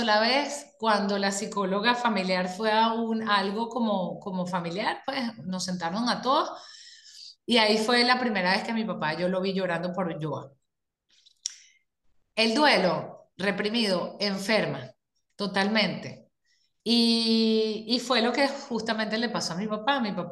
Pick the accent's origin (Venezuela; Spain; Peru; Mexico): Venezuela; soy venezolano